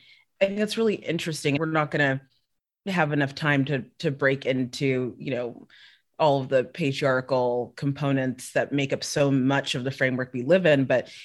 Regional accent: South Africa; I grew up in South Africa for a good portion of my life

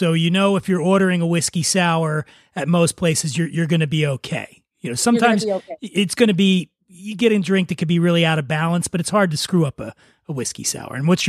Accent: Philadelphia, Pennsylvania, United States; We're from Philly. That's what we do.

